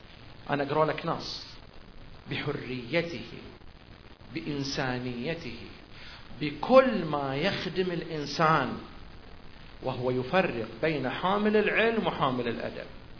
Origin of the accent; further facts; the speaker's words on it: Eastern Province, Saudi Arabia; بكل صراحة أنا حيل حساوي